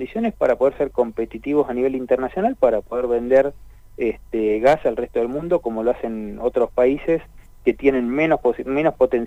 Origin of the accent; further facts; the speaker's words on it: Neuquén, Argentina; los neuquinos y los argentinos